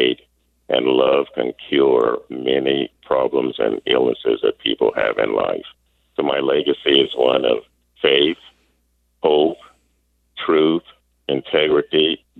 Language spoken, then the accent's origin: English; Centerville, Iowa, United States; I have sung, and here I am from Centerville, Iowa.